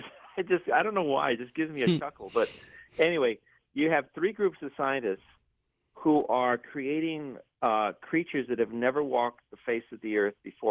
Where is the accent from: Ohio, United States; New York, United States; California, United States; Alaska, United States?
California, United States; Montebello; also born or lived in East Los Angeles; It reminds me when I was growing up in East L.A. and then Montebello, which is a town over.